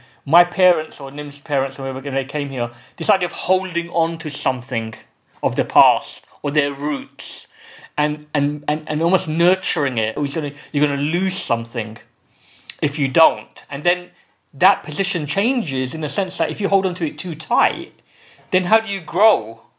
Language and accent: English; London, United Kingdom; I grew up in East London. I grew up with a mixed group of friends from so many different communities.